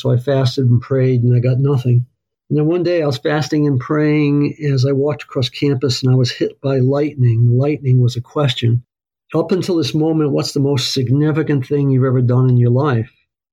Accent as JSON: {"language": "English", "region": "East Coast", "country": "United States", "tie": "born or raised there", "said": "When I grew up on the East Coast, my folks joined the church when I was in the eighth grade"}